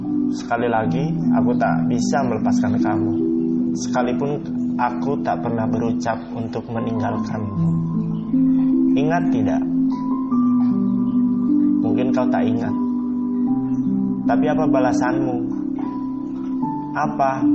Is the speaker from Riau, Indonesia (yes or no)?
yes; Tembilahan, Riau, Indonesia; born there; Aku lahir di Tembilahan, tepatnya di Indragiri Hilir. Aku lahir tahun 94 dan hidup di keluarga yang sederhana dan berkecukupan. Ya kalau dikategorikan, ya kelas ekonomi menengah ke bawah.